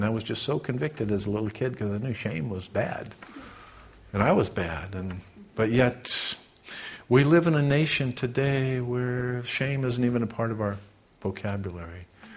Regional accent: United States; one of the most sick things I've ever seen in my life as an American, as one that served in our military, this nation that I love

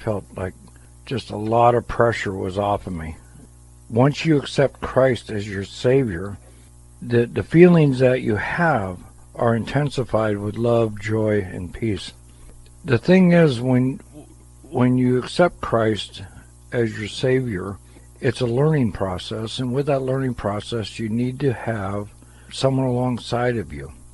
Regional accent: California, United States; moved away; I was from Southern California to the Northwest, and I just had nobody to talk to about anything.

